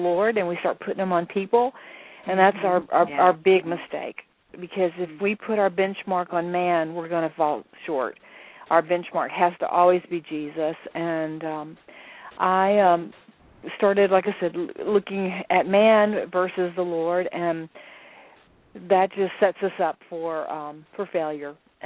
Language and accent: English; Birmingham, Alabama, United States; moved away as an adult; now in Atlanta, United States; And I had moved from my hometown in Birmingham, Alabama. I was the reigning Mrs. Alabama, 1984.